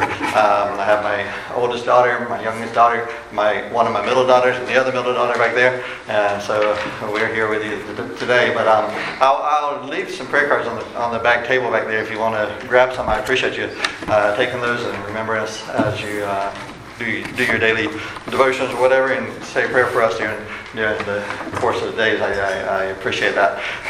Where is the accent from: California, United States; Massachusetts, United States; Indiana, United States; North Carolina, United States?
North Carolina, United States; Raleigh; we're from Raleigh, North Carolina, our sending church, New Baptist Church, to a city of 7 million people